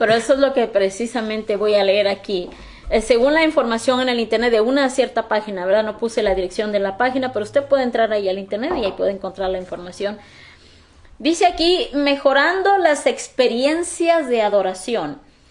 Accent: Mexico; Yo soy mexicano, yo soy latino

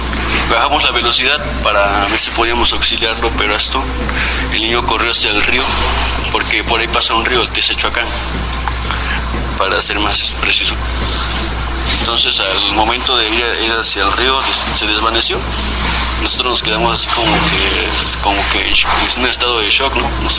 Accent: Veracruz, Mexico; now in Mexico City, Mexico; Sí, trabajo de noche, de hecho. Estoy viviendo en la Ciudad de México, pero soy originario de Veracruz.

